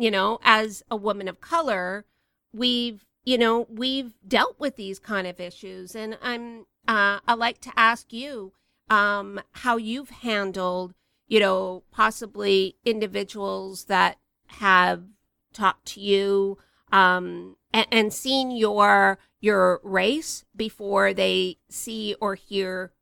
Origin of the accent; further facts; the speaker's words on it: Canada; I'm Canadian. I'm a Canadian first and foremost.